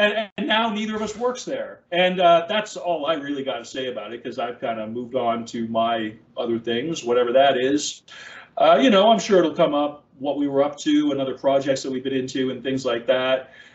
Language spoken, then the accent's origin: English; Fredericton, New Brunswick, Canada; moved away as an adult; I'm originally from Fredericton, New Brunswick. Now I'm just saying the things that I would just tell anybody, So grew up in Fredericton, lived there till I was almost 30.